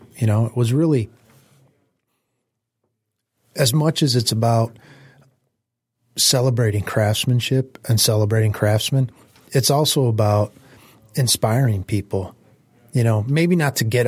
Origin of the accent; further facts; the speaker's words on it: Warren, United States; Like when I was growing, I grew up in Warren, you know